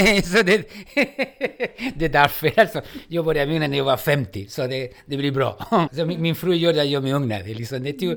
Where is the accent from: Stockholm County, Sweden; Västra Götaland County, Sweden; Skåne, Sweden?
Skåne, Sweden; Tyringe; Jag känner mig också från Tyringe när de frågar